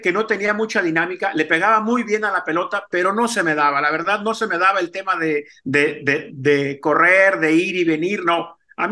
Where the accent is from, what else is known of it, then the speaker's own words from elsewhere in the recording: Alameda Juárez, Zacatecas, Mexico; en el ranchito donde yo nací, que se llama Alameda Juárez, es un ranchito que pertenece al municipio de Moyagua, Zacatecas, un ranchito de 500, 600 habitantes